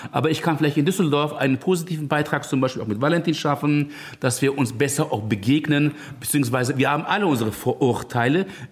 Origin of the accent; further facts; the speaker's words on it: Elazığ, Elazığ Province, Turkey; ich komme ja aus dem Ort Elazığ, also Osttief-Anatolien. Das ist ja auch ein sehr schöner Naturort